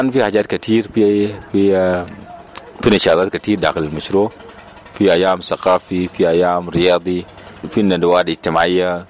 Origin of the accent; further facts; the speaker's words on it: South Sudan; أنا جنوبي.